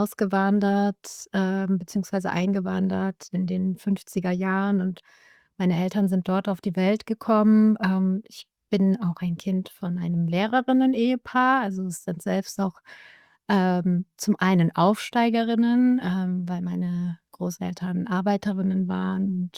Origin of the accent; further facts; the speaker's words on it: Izmir, İzmir, Turkey; Ich komme auch aus der Türkei, bin in Izmir geboren, in der Türkei. Ich bin Enkelkind von muslimischen Einwanderern aus dem Balkan.